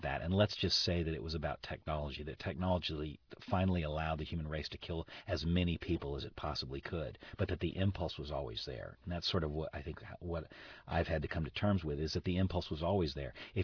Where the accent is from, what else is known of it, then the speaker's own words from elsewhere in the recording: United States; And I think for me particularly as an American, I feel like we have created a world in which we're always looking forward